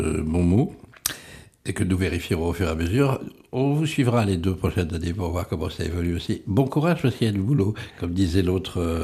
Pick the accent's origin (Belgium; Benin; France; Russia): France; Corsica; Chez moi, en Corse.